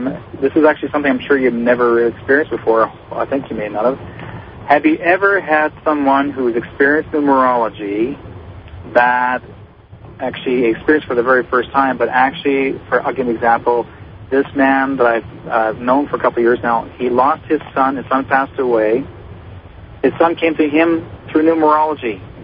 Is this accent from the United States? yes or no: no; Canada; I'm from Canada. I was supposed to be leaving British Columbia heading to Alberta